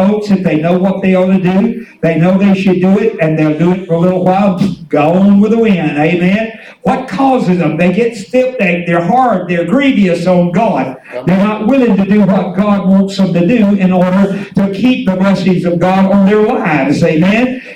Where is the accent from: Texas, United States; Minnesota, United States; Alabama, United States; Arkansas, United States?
Alabama, United States; Ragland; I was born and raised down around Ragland, Alabama